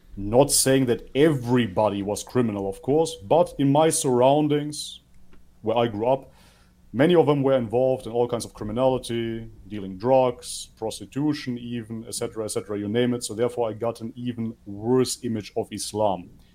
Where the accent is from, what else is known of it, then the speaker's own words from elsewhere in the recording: Germany; yes, my parents are from Macedonia. I grew up in Germany.